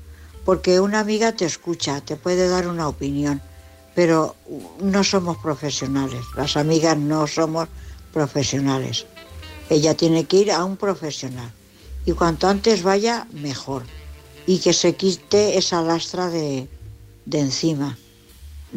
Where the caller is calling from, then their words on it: Valencia, Valencian Community, Spain; de Valencia